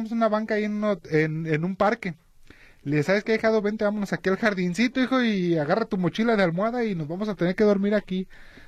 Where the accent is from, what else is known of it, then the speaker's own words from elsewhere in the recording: Mexico; como mexicanos